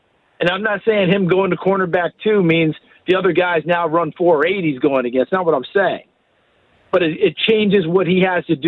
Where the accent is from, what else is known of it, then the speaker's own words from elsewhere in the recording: New York, United States; Okay, look, I'm really old, and I grew up in the New York area